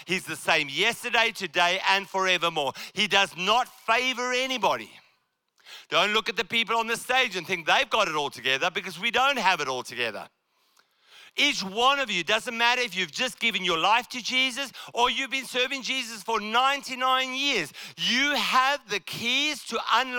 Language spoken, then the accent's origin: English; South Africa; Africa, I come from Africa, by the way. If you haven't realized, I come from South Africa. I'm talking about deep, deep Africa.